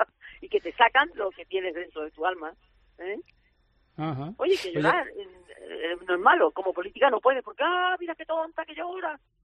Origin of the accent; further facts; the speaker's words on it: Málaga, Andalusia, Spain; lo pienso como malagueña de a pie